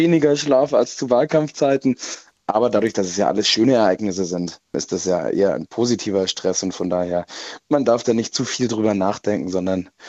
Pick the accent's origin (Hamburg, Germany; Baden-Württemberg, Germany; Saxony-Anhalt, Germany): Baden-Württemberg, Germany; Gammertingen; born there; ich bin ja gebürtiger Gammertinger, war ja früher dort auch im Stadtrat